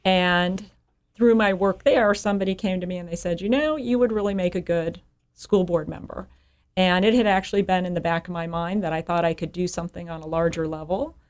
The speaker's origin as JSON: {"language": "English", "region": "Colorado", "country": "United States", "also_born_or_lived": "New Orleans / Albuquerque", "said": "I actually moved here from New Orleans. I'm originally from Colorado, but I moved around quite a bit."}